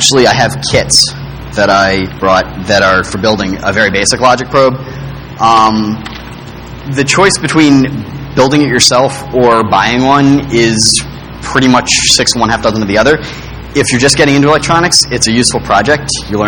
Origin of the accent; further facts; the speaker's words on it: Boston, Massachusetts, United States; I come from the Boston area